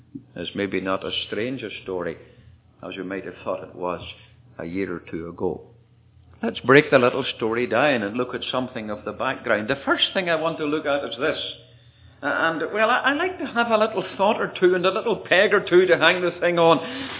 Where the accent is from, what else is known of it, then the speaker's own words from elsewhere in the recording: United Kingdom; moved away; back in the UK, my home country